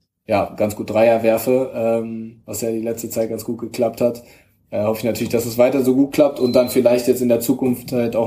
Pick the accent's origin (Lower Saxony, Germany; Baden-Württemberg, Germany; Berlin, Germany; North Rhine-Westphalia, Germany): Berlin, Germany; dass es meine Heimatstadt ist